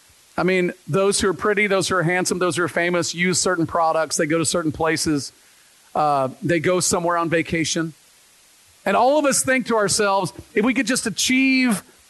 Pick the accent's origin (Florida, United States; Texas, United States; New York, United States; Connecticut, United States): Texas, United States; Dallas; I grew up in Dallas, Texas, and it was nothing to be in downtown Dallas as we're hanging out with young adults doing our thing